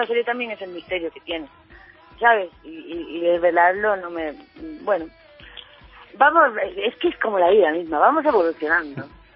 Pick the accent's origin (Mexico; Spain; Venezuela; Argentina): Spain; Andalusia; moved away as an adult; now in Madrid, Spain; Porque yo vengo del sur, yo vengo de Andalucía